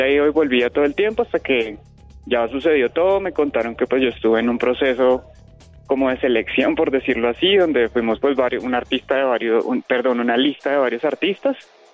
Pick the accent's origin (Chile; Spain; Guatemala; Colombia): Colombia; Bogotá; yo soy diseñador, artista, muralista, soy bogotano.